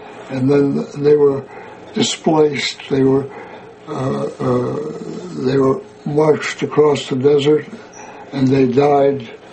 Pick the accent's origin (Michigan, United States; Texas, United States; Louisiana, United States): Michigan, United States; Pontiac; born there; English is a second language; I was born in Pontiac, Michigan, but when I started school, I didn't know any English. I learned it in school.